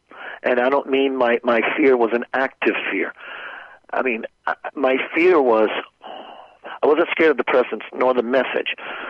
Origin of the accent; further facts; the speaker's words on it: Louisiana, United States; My parents, I grew up in South Louisiana.